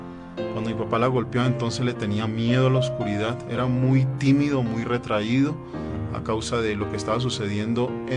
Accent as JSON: {"language": "Spanish", "town": "Cali", "region": "Valle del Cauca", "country": "Colombia", "tie": "born there", "said": "a una ciudad cerca de donde yo nací, en Cali."}